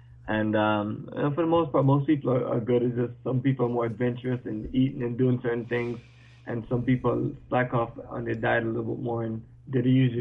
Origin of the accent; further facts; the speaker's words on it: Jamaica; born there; I was born in Jamaica